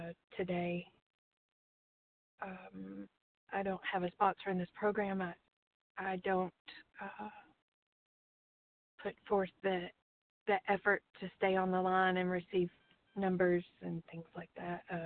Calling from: Alabama, United States; and I'm calling from Alabama.

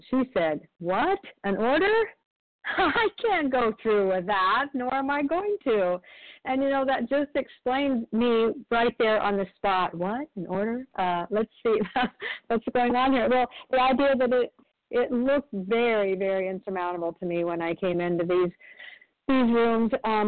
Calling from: Oregon, United States

